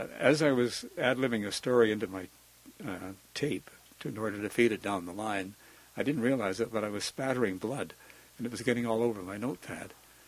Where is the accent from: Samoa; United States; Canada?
Canada; I'm a reporter from Canada. I was in my 50s then, graying hair.